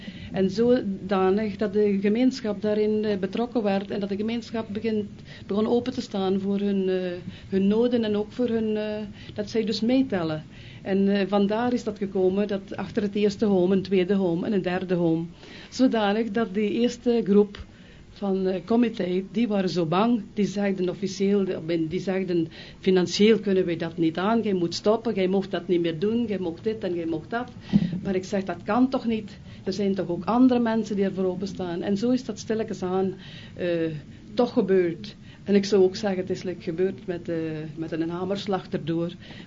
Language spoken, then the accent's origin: Dutch; Hasselt, Flanders, Belgium; moved away as an adult; also born or lived in Philippines; Ik ben van Hasselt afkomstig en ingetreden in de jacht in Heverlee